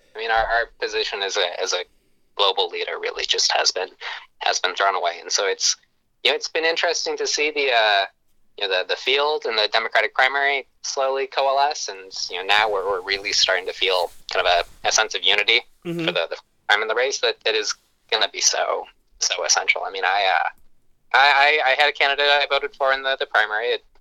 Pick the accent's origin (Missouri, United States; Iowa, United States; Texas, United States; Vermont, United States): Missouri, United States; St. Louis; So I grew up in St. Louis, Missouri, and there was an incredible piece I read a couple weeks ago.